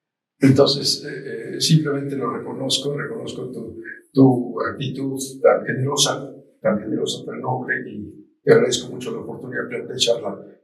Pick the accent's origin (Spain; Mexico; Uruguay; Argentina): Mexico; Toxtepec, Puebla; moved away as an adult; Soy del centro del estado, un pueblo que se llama Toxtepec, que está exactamente en el centro, en el corazón del estado. Y de ahí, como tantas personas, emigramos a la capital para trabajar, buscar oportunidades de superación.